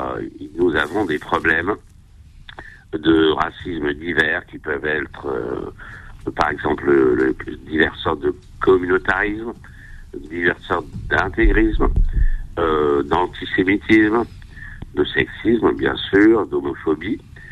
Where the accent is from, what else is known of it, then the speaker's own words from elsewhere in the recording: Algeria; born there; moi, je suis né en Algérie